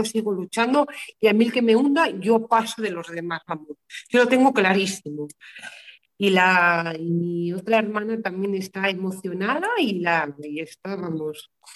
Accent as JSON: {"language": "Spanish", "town": "Cuzcurrita de Río Tirón", "region": "La Rioja", "country": "Spain", "tie": "born or raised there", "said": "Pues las favoritas son las viñas de mi pueblo, que yo dibujo, que me gustan las viñas de mi pueblo."}